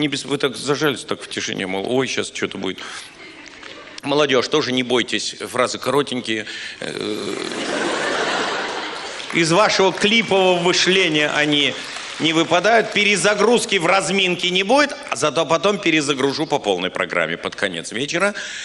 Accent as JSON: {"language": "Russian", "region": "Riga", "country": "Latvia", "said": "а Боря Галкин, Качан и я из Риги. И нас называли Филатов с дрессированными рижанами"}